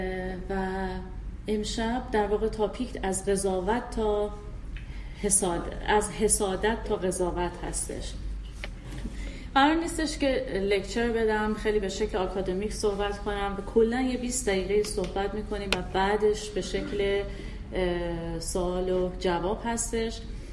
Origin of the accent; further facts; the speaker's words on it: Iran; به عنوان یک ایرانی برحال استرس و استراب و افسردگی جزء مسائل روزمره هستش